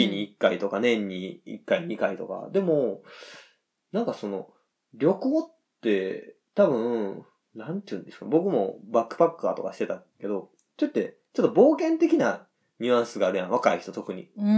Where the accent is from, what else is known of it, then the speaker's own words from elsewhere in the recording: Osaka, Japan; 俺大阪生まれ大阪育ちだけど、大阪思んないっていう大阪人結構いるんだよね